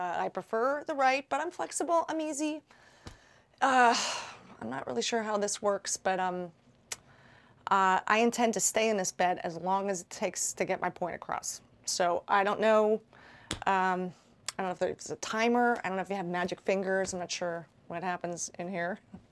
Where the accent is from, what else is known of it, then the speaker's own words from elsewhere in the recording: Philadelphia, Pennsylvania, United States; You know I'm Irish Catholic. Well, you know, what